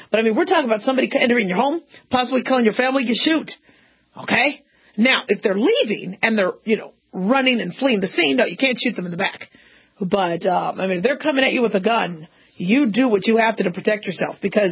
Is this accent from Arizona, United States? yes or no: yes; Phoenix, Arizona, United States; I mean, I grew up in Phoenix.